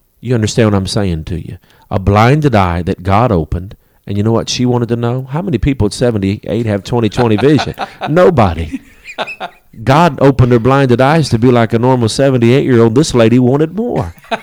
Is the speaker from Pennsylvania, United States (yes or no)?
no; St. Louis, Missouri, United States; I come from St. Louis, a lot of good Italian food, but we don't have pepperoni rolls.